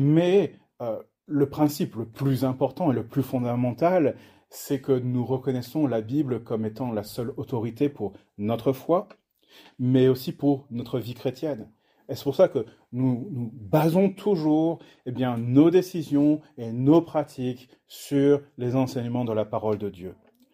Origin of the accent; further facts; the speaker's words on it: France; born there; j'ai une double nationalité. Hein, je suis né en France, mais de par ma mère, j'ai aussi cette citoyenneté américaine.